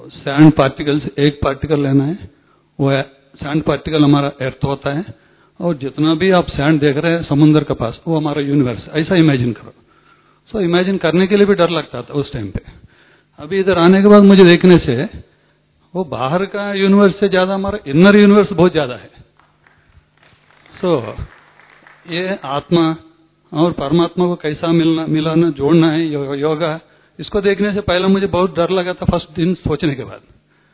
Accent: Hyderabad, Telangana, India; मैं हैदराबाद से आया हूँ।

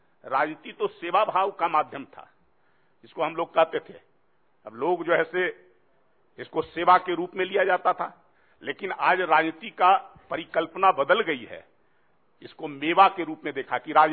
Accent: Bihar, India; मैं नालंदा जिले से आता हूं

